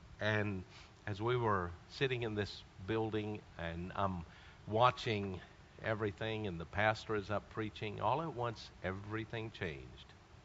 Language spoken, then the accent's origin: English; Bristol, Virginia, United States; I was born and raised, I was raised in Bristol, Virginia.